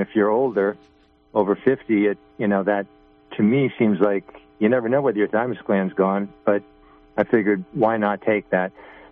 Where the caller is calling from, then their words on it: New York, United States; I'm from New York State.